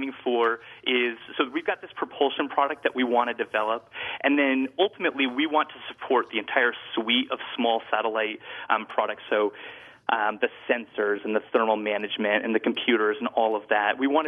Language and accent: English; South Burlington, Vermont, United States; I grew up in South Burlington and went to school out of state. And when I came back to Vermont